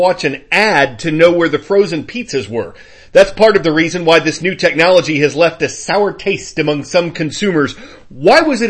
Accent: La Plata, Maryland, United States; from La Plata, Maryland.

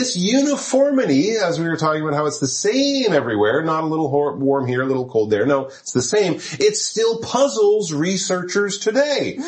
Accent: Canada; I'm from Canada. We have cold winters

